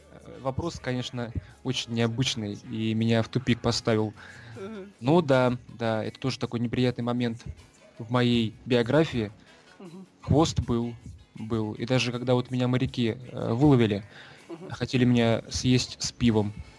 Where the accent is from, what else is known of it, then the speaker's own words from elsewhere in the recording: Sochi, Krasnodar Krai, Russia; born there; я родилась в Сочи. Прекрасный район, прекрасный край.